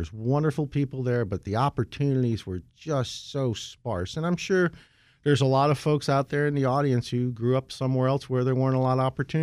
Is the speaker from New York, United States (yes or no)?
no; Scranton, Pennsylvania, United States; So I grew up in Scranton.